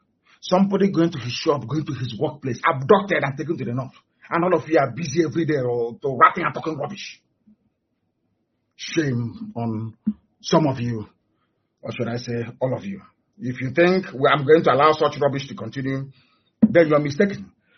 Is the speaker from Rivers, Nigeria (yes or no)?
yes; Port Harcourt, Rivers, Nigeria; I'm from Port Harcourt. PH, Port Harcourt.